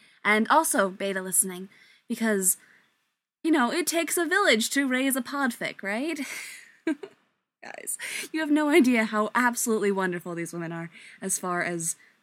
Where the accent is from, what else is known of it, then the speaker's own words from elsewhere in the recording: New York, United States; accent: New York; started hearing other people talking in my New York accent.